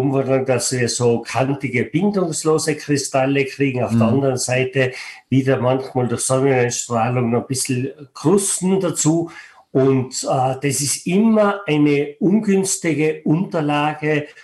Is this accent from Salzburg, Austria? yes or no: no; Tyrol, Austria; ich bin selber ein Mensch aus den Bergen. Ich bin geboren und aufgewachsen im Stubaital und sitze momentan im Stubaital